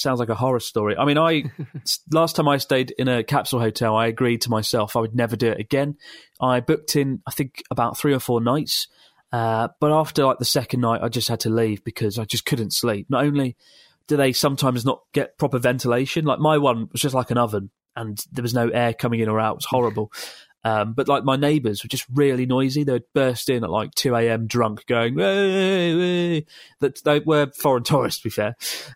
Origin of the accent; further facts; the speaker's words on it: Bulgaria; English is a second language; now in Germany; I'm from Bulgaria, currently living in Germany.